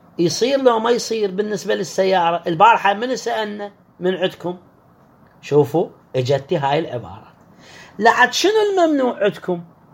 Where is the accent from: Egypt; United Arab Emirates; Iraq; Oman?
Iraq; العراق يراد منها الدولار. من نقول ورقة إشارة إلى المئة دولار، لأن الأخوة اللي في الخليج ما يعرفون هاي لهجتنا.